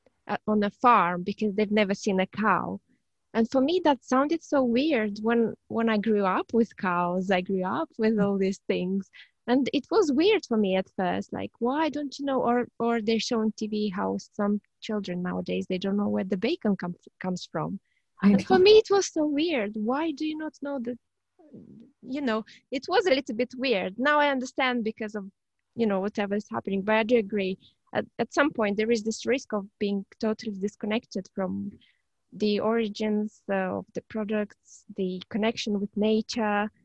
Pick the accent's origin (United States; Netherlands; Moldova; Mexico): Moldova; now in United Kingdom; when I was growing up in Moldova, my grandparents used to be self-sufficient.